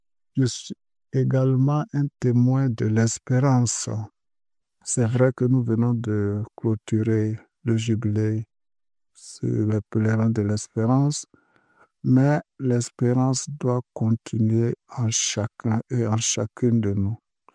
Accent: Burkina Faso; moved away as an adult; now in Toulouse, France; Je suis originaire du Burkina Faso. Je suis arrivé à Toulouse en mars 2024

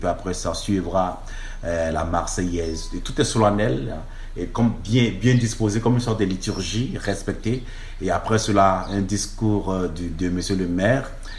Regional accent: Côte d’Ivoire; now in Rome, Italy; Je viens de la Côte d'Ivoire.

